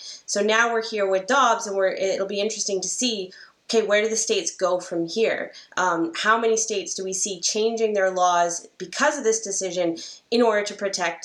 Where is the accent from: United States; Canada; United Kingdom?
Canada; I'm a Canadian lawyer. I'm not an American lawyer.